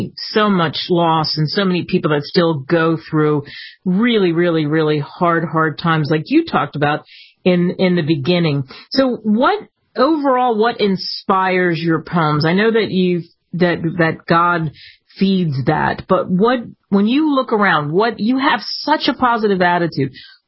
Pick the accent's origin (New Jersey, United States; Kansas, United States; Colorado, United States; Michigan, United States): New Jersey, United States; And you and I both have in common, we grew up in New Jersey.